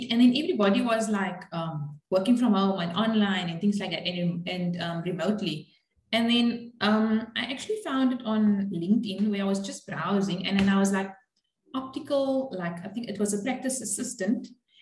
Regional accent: Cape Town, Western Cape, South Africa; it's actually Cape Town, which is right down at the bottom. Yeah, grew up here, lived here all my

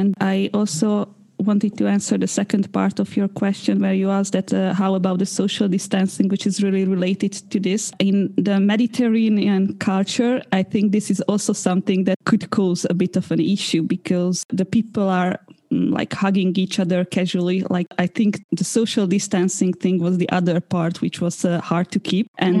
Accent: Slovakia; I'm originally from Slovakia. So as soon as the lockdown was a bit eased, then I visited my parents in Slovakia.

